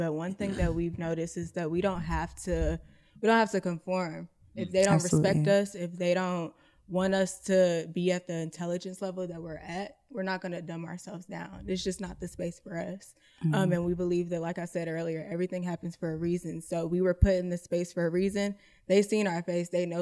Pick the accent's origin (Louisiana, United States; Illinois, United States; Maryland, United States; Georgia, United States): Georgia, United States; Atlanta; I will say, so I'm from Atlanta.